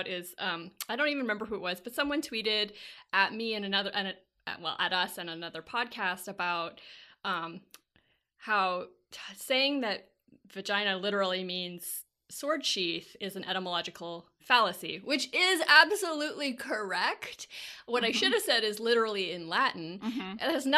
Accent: Liverpool, North West England, United Kingdom; I'm from Liverpool. This is certainly true there and through the rest of Northwest England.

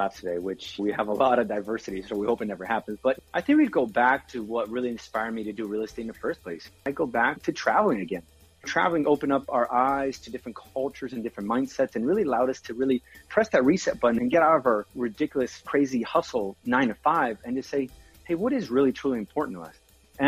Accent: Brazil; So obviously I'm from Brazil.

